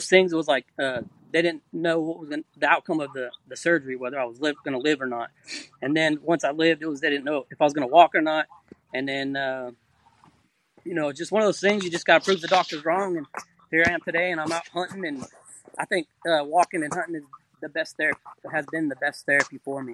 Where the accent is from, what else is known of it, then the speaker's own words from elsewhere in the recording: California, United States; moved away as an adult; now in New Orleans, United States; I was born and raised in California. I joined the military back in right after high school. Moved to New Orleans, or I was moved to New Orleans in 2008